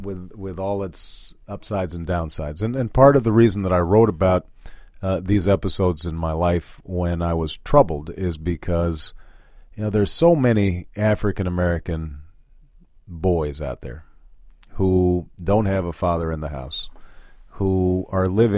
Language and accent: English; Jakarta, Indonesia; growing up in Jakarta, which was a fascinating place for a six-year-old boy to grow up